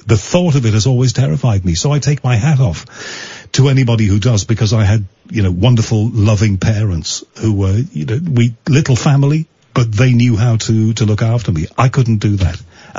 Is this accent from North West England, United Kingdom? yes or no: yes; Liverpool, North West England, United Kingdom; You know that I'm from Liverpool, and my relatives definitely came not from what you would call the right side of the tracks. I mean, they were poor.